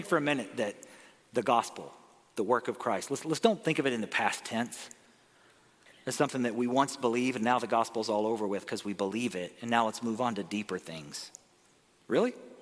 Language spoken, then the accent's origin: English; Arkansas, United States; I mentioned growing up in Arkansas. And it's different than California in a lot of ways.